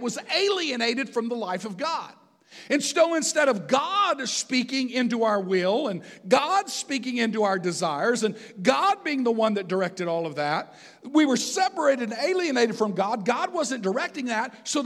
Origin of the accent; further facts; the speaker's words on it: Texas, United States; I grew up in Texas. All saws were called skill saws, no matter who made them, okay?